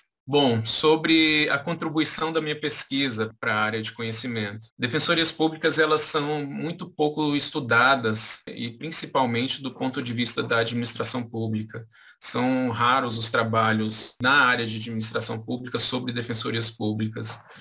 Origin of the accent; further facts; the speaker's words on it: Brasília, Federal District, Brazil; Eu sou de Brasília e fui para São Paulo, então conheci uma cidade diferente, vivi em uma cidade diferente.